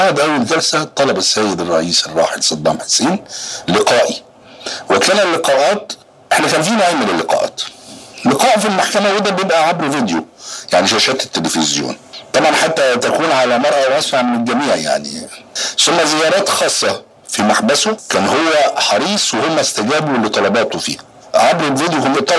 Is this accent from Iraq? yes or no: yes; Baghdad, Baghdad Governorate, Iraq; أنا عراقي وعايش في بغداد